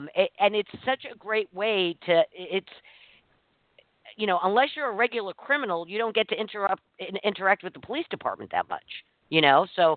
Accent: New York City, New York, United States; I grew up in New York City, and when I grew up there, we had they walked a beat

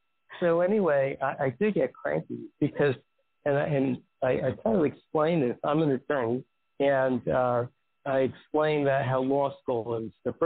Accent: New York City, New York, United States; You know, like I grew up in New York City, and they have alternate side parking rules and regulations.

